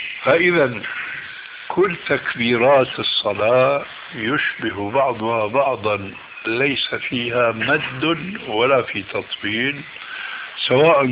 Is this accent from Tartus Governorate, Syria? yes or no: no; Damascus, Damascus Governorate, Syria; إماما عندنا في دمشق